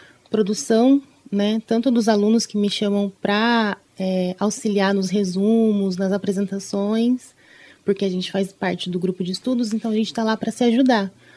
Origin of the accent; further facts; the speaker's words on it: Londrina, Paraná, Brazil; born there; also born or lived in Cambé; Sim, na verdade eu nasci em Londrina, mas morei em Cambé por muito tempo, daí agora eu estou em Londrina de novo.